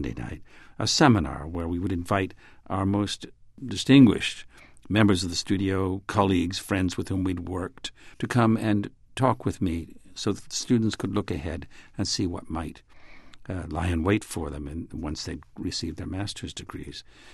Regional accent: Detroit, Michigan, United States; now in New York, United States; And then when I came to New York from Detroit to finish my education in the law, I had to work.

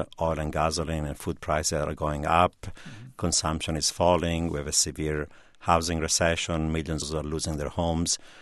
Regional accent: Italy; moved away as an adult; also born or lived in Turkey / Iran / Israel; now in United States; Yes, I'm quite international. My background, born in Turkey. A family is a Jewish family from Iran, so went from Turkey to Iran to Israel and then grew up in Italy, ended up in the U.S. for graduate school.

